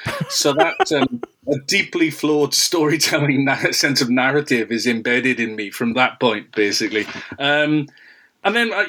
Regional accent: Wales, United Kingdom; I grew up in the South Wales Valleys, which is a very industrialized part of the UK, which is several hours away from sort of, you know, any major city.

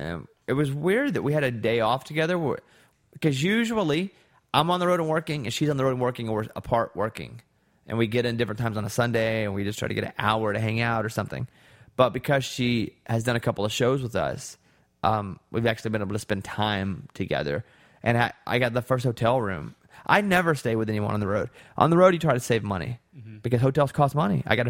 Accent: Mountain Pine, Arkansas, United States; my buddy Scotty, who lived next door to me growing up in Mountain Pine

